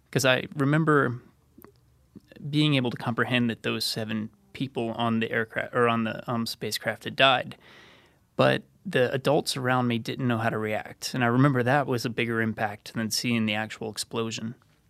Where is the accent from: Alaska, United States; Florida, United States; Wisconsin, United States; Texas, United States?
Florida, United States; Sure. I grew up in Southeast Florida. I grew up an hour away from NASA, not too far away from Cape Canaveral.